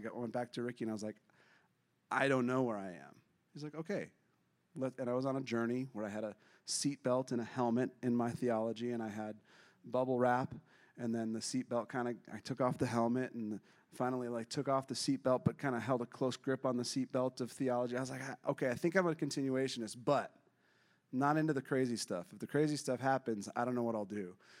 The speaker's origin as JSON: {"language": "English", "region": "Northeast", "country": "United States", "tie": "born or raised there", "said": "I grew up in the Northeast"}